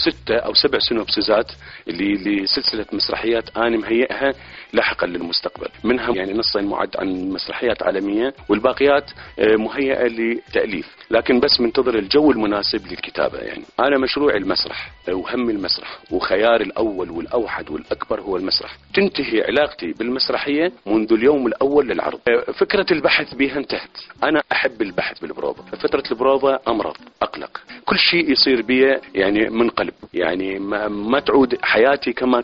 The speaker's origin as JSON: {"language": "Arabic", "country": "Iraq", "said": "أنا أعتقد أنا كعراقي، وهناك كثيرين يشبهوني، كل ما التفتنا نلتفت قبلتنا هي بغداد."}